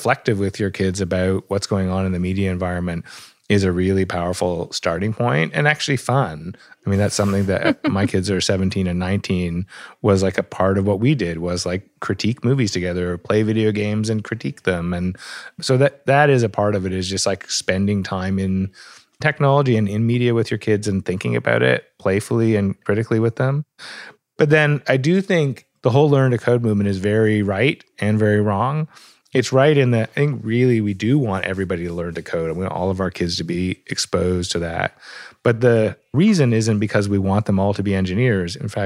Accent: Canada; also being a Canadian looking over the border.

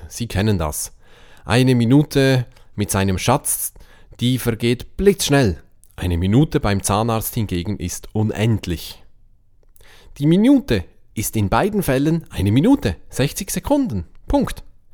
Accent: Switzerland; Nun, in der Schweiz sagt man, man kann nicht den Fünfer und das Weckli haben. Oder in meinem Dialekt, man kann nicht das Fünfi und das Weckli haben.

